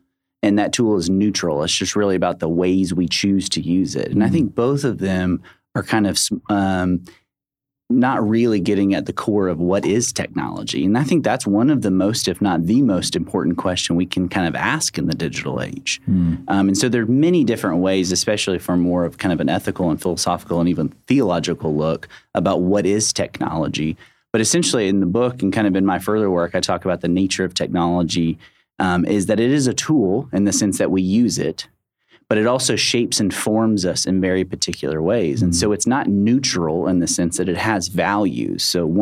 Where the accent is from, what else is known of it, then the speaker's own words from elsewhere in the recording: Nashville, Tennessee, United States; now in Thompson Station, United States; I grew up in Nashville.